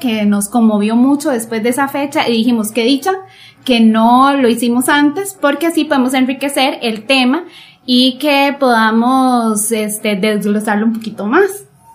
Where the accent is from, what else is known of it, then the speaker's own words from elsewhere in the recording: Costa Rica; Somos de Costa Rica.